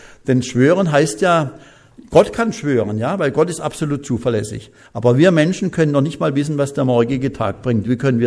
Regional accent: West Germany, Germany; Ich bin auch ein Wessi, ich darf das sagen.

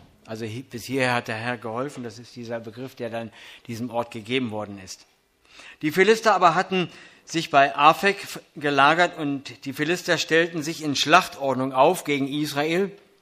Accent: Berlin, Germany; accent: Berlin; Ich stamme ursprünglich aus Berlin, deswegen meinen Akzent können wir vielleicht ein bisschen raushören, obwohl ich eigentlich hochdeutsch erzogen worden bin.

